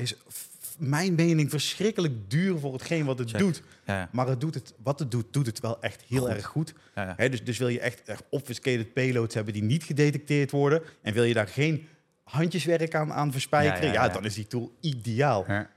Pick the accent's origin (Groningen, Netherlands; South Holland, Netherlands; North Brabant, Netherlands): North Brabant, Netherlands; accent: Brabant dialect; Verder kom ik uit Brabant, excuses voor het dialect, mocht je het horen.